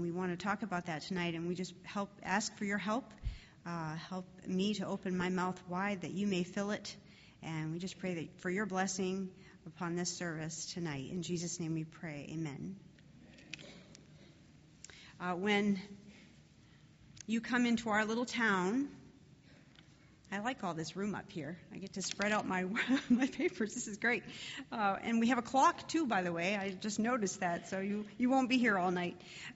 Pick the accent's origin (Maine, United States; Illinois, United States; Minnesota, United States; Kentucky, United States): Maine, United States; I'm from Maine.